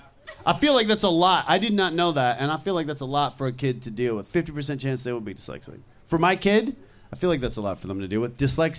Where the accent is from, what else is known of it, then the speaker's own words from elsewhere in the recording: Canada; I'm Canadian, but what's that?